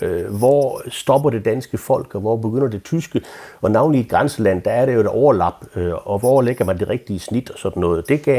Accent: Sønderborg, Region of Southern Denmark, Denmark; now in Tønder, Denmark; Ja, det gør jeg faktisk. Jeg kommer fra Sønderborg. Jeg bor i Tønder.

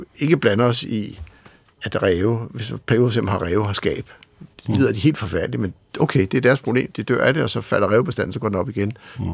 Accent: Zealand, Denmark; Jeg voksede op i Sognfri, og der var noget, der hedder Lyngby Åmose.

